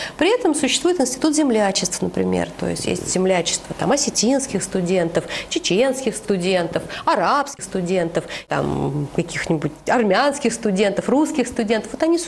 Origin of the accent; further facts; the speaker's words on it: Russia; Я россиянин, да, вот мы россияне.